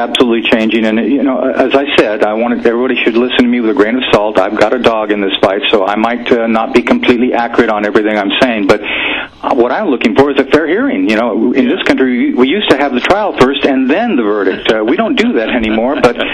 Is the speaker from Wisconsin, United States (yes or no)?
no; Los Angeles, California, United States; And I know in Anchorage, and I'm from Los Angeles